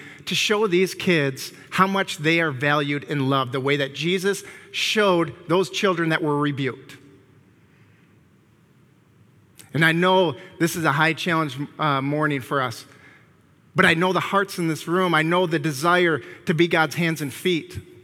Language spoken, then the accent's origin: English; Michigan, United States; I don't know if it's because I grew up in West Michigan.